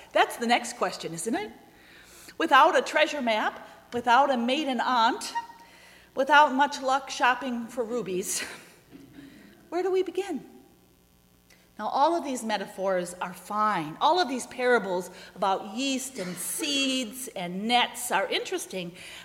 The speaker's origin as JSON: {"language": "English", "region": "Minnesota", "country": "United States", "tie": "born or raised there", "said": "How I loved that as a kid growing up in Minnesota."}